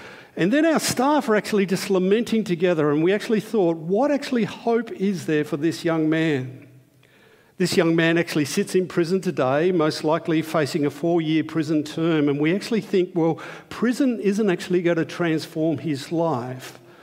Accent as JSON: {"language": "English", "town": "Sydney", "region": "New South Wales", "country": "Australia", "said": "You see, I'm from Sydney, so good morning."}